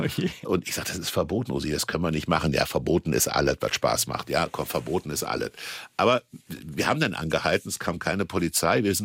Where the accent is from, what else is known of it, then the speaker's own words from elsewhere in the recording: Kassel, Hesse, Germany; also born or lived in Düsseldorf / Hamburg / Berlin / Munich; Ich habe kein regionales Zuhause. Ich bin in Kassel zwar groß geworden, aber mir ganz früh klar ist, aus Nordhessen, so gerne ich in Nordhessen bin, aber ich wollte da weg und ich wollte in eine Großstadt.